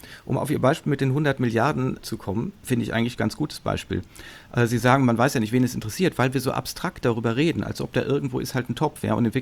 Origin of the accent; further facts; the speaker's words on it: Munich, Bavaria, Germany; mich als Münchner